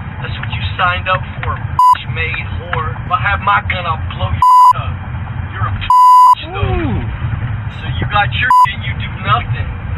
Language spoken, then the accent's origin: English; United States; I have rights. I have rights. I'm an American.